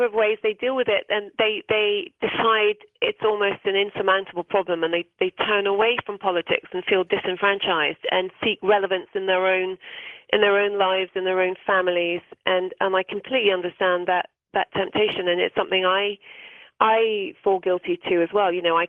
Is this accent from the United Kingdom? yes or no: yes; Wales, United Kingdom; also born or lived in Scotland; I was brought up in Wales